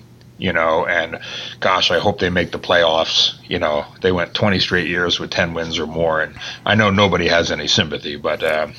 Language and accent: English; Maine, United States; also born or lived in Boston; yeah, I'm from Maine originally, actually, okay. But that's part of New England. And yeah, moved to Boston.